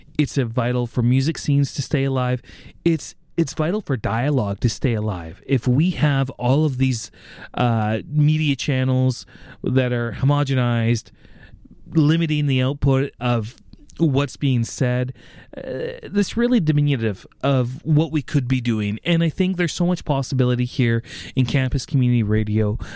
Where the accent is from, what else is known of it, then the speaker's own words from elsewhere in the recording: Port Alberni, British Columbia, Canada; Originally I was from Port Alberni, BC, so I moved to the big city of Nanaimo, and I didn't have a job.